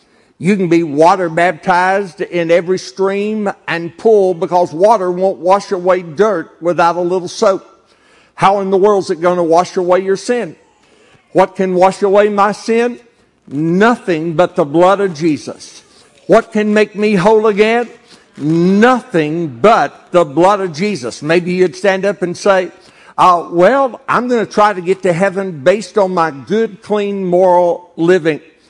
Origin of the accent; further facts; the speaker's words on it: Dallas, Texas, United States; born there; I was born on March the 1st, 1949 in Dallas, Texas